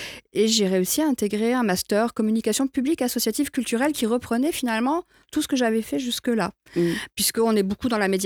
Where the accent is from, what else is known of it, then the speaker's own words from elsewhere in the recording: Montpellier, Occitanie, France; born there; j'ai quitté Nîmes pour revenir à Montpellier, qui est quand même ma ville de naissance et de cœur aussi, même si j'aime toujours Nîmes.